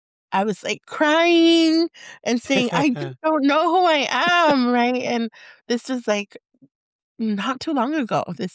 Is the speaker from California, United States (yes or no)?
yes; Los Angeles, California, United States; And in my growing up in El Sereno, which is Northeast LA, and in my family, I often felt, in some weird way, I often felt like I didn't belong.